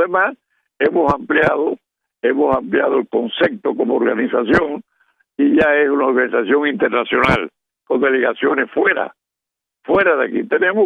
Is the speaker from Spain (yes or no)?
no; Cuba; como cubanos que llevamos más de 50 años en esta lucha